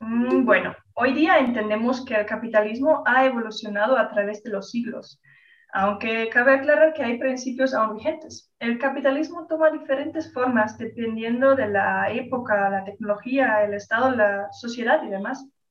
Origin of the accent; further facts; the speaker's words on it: United States; born there; Yo nací en Estados Unidos, el año lo dejamos a un lado